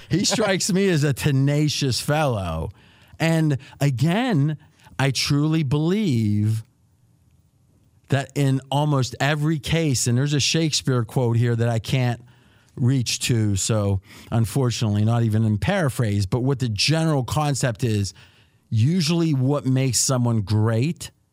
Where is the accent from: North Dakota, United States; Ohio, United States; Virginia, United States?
Ohio, United States; I grew up in Ohio.